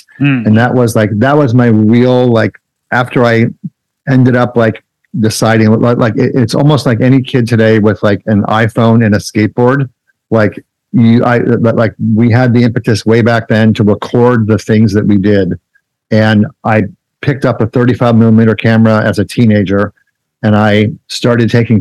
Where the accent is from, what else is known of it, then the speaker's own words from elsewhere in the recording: Kent, Ohio, United States; also born or lived in Pittsburgh, United States; My education was basically that I grew up in Kent, Ohio, and then I went to a small school in Pittsburgh, Pennsylvania, for a couple of years